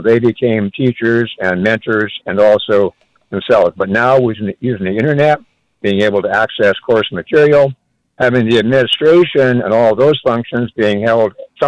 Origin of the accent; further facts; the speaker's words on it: Lexington, Michigan, United States; like in where I grew up in Lexington, Michigan, the last years that I taught.